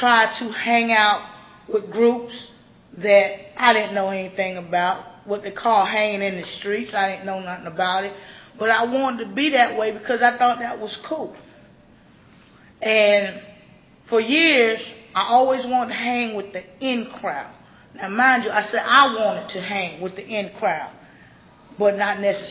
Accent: Elgin, South Carolina, United States; also born or lived in Brooklyn, New York; I was born in Brooklyn, New York. My mother and my grandfather, we moved down to a little town called Elgin, South Carolina. And at that time, that's where I went to school.

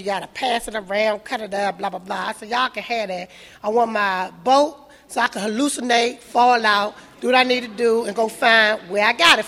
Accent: Landover, Maryland, United States; when I lived in Kentland. I'm from Landover

